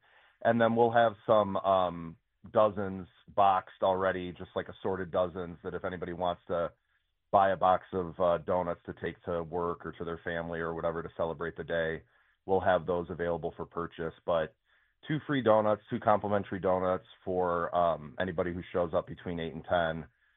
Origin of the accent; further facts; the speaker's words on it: Detroit, Michigan, United States; Well, like so many Detroiters, I grew up on Dutch Girl.